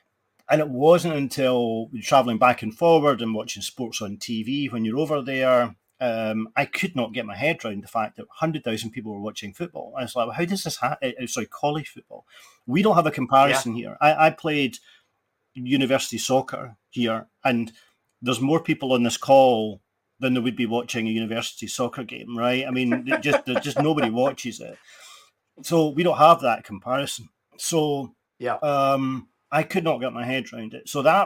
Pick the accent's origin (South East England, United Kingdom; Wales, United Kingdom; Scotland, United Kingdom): Scotland, United Kingdom; Glasgow; I'm Scottish, and I come from Glasgow